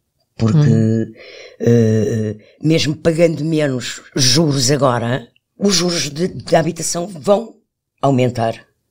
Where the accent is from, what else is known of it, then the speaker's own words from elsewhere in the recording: Portugal; Eu cresci com a inflação em Portugal e a inflação na ordem dos 2 dígitos.